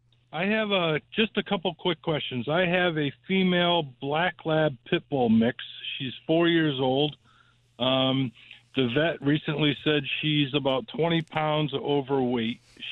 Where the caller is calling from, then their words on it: Sturbridge, Massachusetts, United States; Sturbridge, Mass.